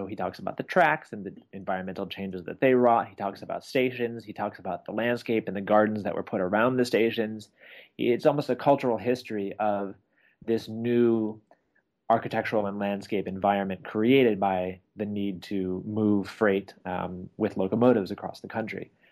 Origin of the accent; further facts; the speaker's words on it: Chicago, Illinois, United States; also born or lived in Boston / New York City; I grew up in Chicago and have lived in Boston and New York City since then.